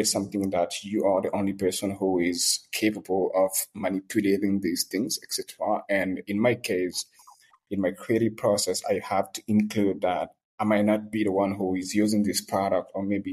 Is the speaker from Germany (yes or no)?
no; Guinea; moved away as an adult; now in Senegal; I'm from Guinea and I born and raised in Guinea, and now I'm based in Senegal since 2009, I guess.